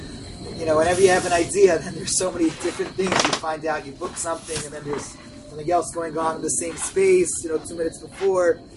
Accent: Washington Heights, New York, United States; because I grew up in Washington Heights, next to the yeshiva.

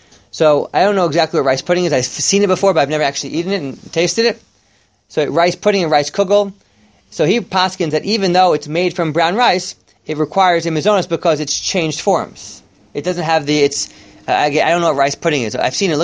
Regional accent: Teaneck, New Jersey, United States; So I remember growing up in Teaneck

